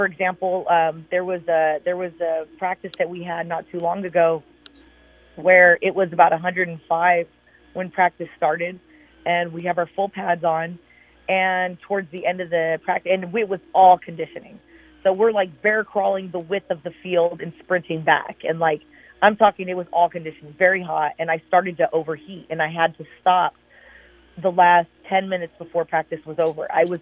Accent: Arizona, United States; I grew up in Arizona.

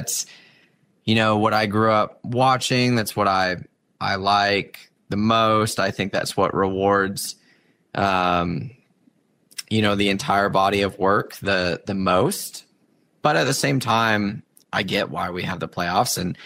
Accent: Tucson, Arizona, United States; So I'm from Tucson, obviously.

